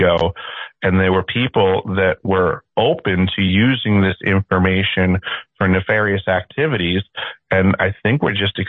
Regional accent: New York, United States; I grew up on Long Island

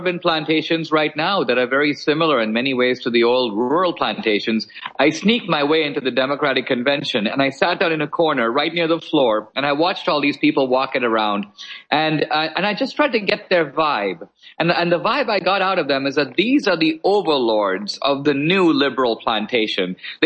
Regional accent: India; born or raised there; now in United States

